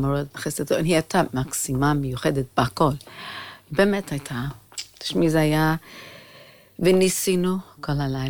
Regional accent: New York, United States; now in Israel; אני גדלתי בין גויים, בניו יורק

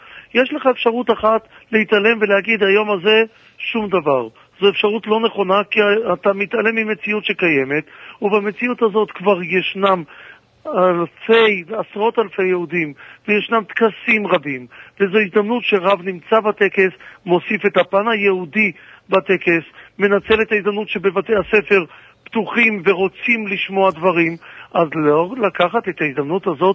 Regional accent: Tel Aviv, Tel Aviv District, Israel; וכילד בתל אביב אני זוכר את עצמי בין הילדים הבודדים שעונים אמן על קדיש של מאות יהודים

